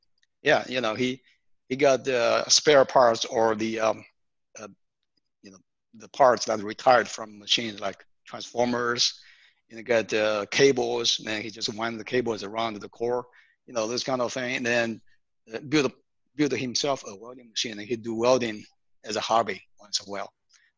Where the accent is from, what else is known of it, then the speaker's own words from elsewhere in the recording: China; now in United States; I grew up actually not in the U.S. I grew up in China.